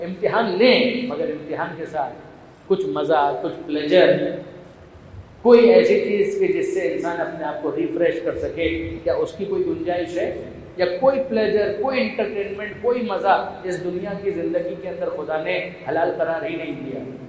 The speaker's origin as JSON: {"language": "Urdu", "town": "Karachi", "region": "Sindh", "country": "Pakistan", "tie": "born or raised there", "said": "میرا بچپن پورا کھاردر میں گزرا, تو وہیں کی عزاداری بچپن میں دیکھی"}